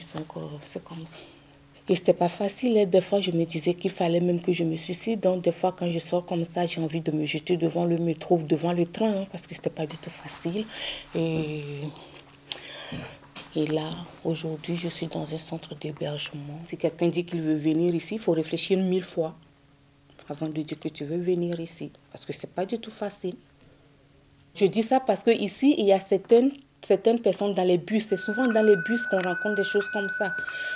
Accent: Togo; now in France; je viens du Togo. Je suis ici en France depuis 2015.

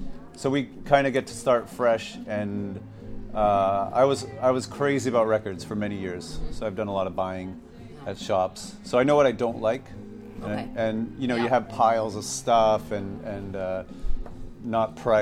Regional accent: Toronto, Ontario, Canada; now in London, United Kingdom; So, excuse me, I'm from Toronto

